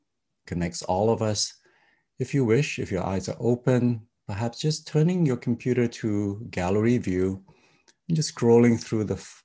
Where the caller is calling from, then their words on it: Vancouver, British Columbia, Canada; here, and I'm one of the mentors with Mark, and I'm calling in from Vancouver, Canada, where I live and work on the unceded territory of the Coast Salish peoples of the Musqueam, Squamish, and Tsleil-Waututh First Nations.